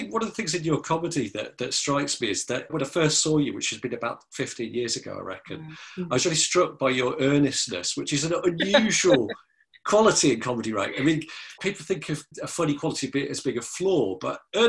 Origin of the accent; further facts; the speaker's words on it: Lincoln, East Midlands, United Kingdom; I grew up in Lincoln, we used to say going uptown.